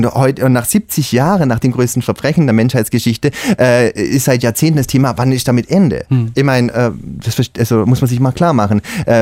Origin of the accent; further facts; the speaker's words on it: Stuttgart, Baden-Württemberg, Germany; einer Wohnsiedlung in Stuttgart. Kochenhof-Siedlung, ich komme aus der Gegend